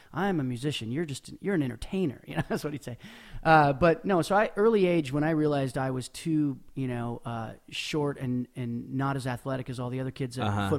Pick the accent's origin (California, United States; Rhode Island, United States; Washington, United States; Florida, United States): Washington, United States; Mount Vernon; also born or lived in Spokane, United States; Mount Vernon, Washington.